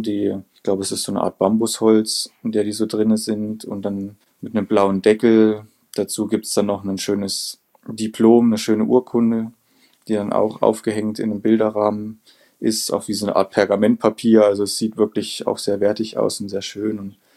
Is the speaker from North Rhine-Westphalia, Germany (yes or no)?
no; Thuringia, Germany; genauso wie Thüringer Wald in meiner Heimat